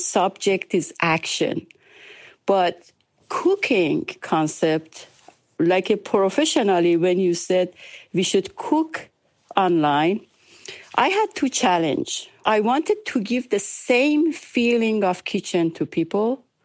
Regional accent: Azerbaijan (Iran), Iran; English is a second language; showing me different type of food from Azerbaijan, because we are from Azerbaijan, Iran.

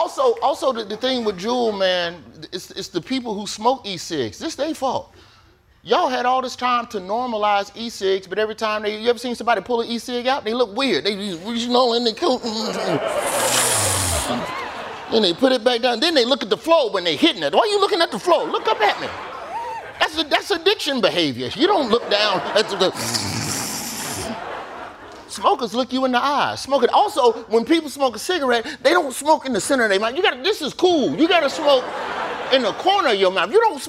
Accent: Alabama, United States; I'm from Alabama, man. I'm from Alabama.

